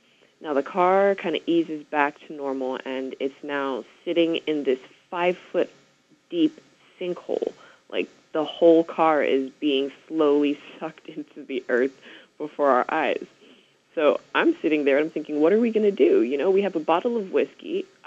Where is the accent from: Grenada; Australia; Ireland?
Australia; Sydney, New South Wales; now in United States; I moved to South Florida from Sydney, Australia.